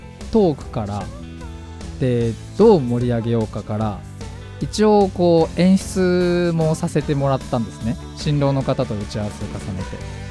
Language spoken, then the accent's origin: Japanese; Fujisawa, Kanagawa, Japan; 藤沢出身の俳優タレントとして活動する